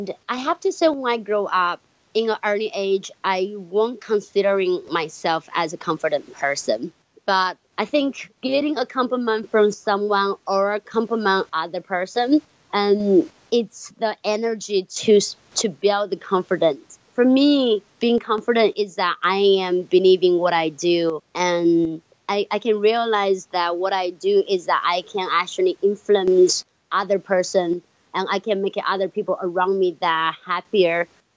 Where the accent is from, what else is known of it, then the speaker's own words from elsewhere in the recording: China; I am from China.